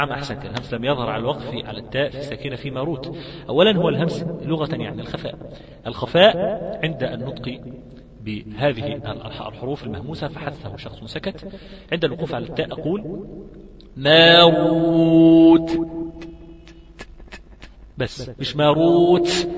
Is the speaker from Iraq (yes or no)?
no; Egypt; طب ما أنا من مصر والله.